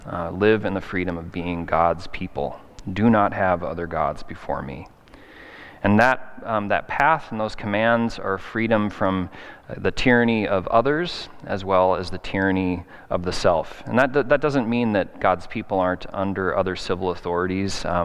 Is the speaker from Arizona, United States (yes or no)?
yes; Arizona, United States; born there; now in Minnesota, United States; and I was born in Arizona, so I had some experience with heat before as a kid, but this was very, very brutal.